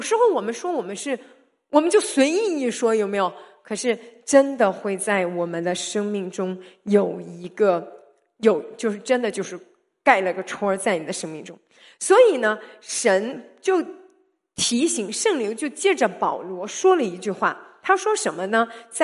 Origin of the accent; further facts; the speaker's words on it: China; 或者我们中国人说呸呸呸